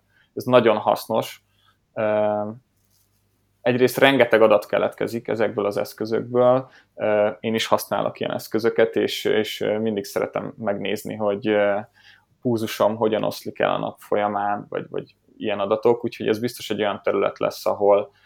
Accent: Kecskemét, Bács-Kiskun, Hungary; Én Kecskeméti vagyok

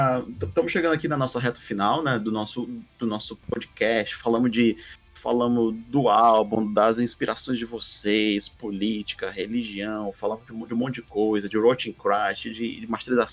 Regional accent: Fortaleza, Ceará, Brazil; Somos de Fortaleza. Mas, infelizmente, eu não pude ir para esse show.

